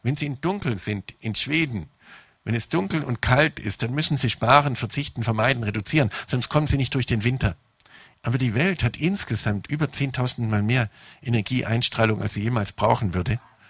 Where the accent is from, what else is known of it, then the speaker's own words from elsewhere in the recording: United States; German is a second language; now in Germany; Aber ich bin in den USA halt groß geworden dabei